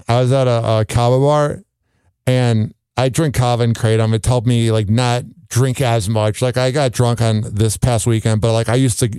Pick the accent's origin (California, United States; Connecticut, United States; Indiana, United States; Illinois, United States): Illinois, United States; Chicago; I'm from the Midwest, and it's literally the only place in the... And I've never been to Minnesota, but I've never been to Michigan.